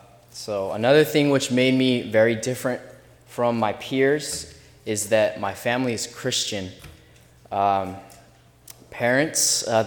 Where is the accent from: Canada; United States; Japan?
Japan; There were a few things, though, that made my experience of growing up in Japan very different from my peers.